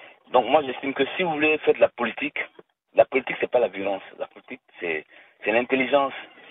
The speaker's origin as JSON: {"language": "French", "region": "north", "country": "Côte d’Ivoire", "said": "Moi, je suis nordiste."}